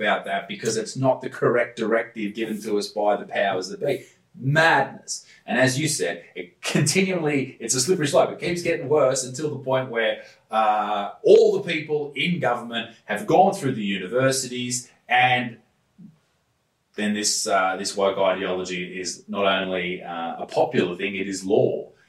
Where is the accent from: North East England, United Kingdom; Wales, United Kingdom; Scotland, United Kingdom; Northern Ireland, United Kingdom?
North East England, United Kingdom; Newcastle upon Tyne; mate, I'm from Newcastle.